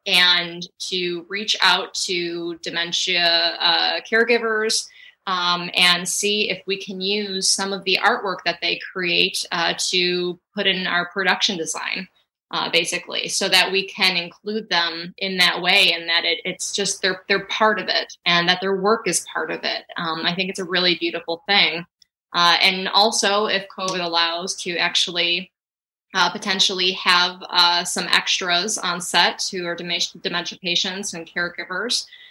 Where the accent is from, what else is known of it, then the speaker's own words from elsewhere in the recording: Buffalo, New York, United States; We're kind of going between Buffalo, New York, which is my hometown, and Pittsburgh, Pennsylvania